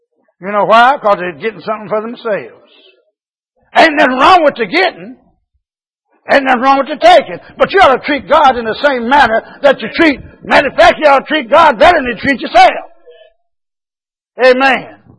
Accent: Tennessee, United States; I'm from McNeville, Tennessee.

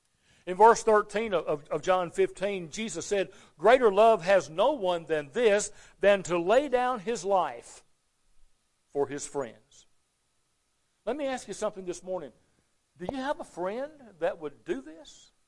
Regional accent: Alabama, United States; In my home growing up in Alabama, I didn't get a lot of verbal approval from my parents.

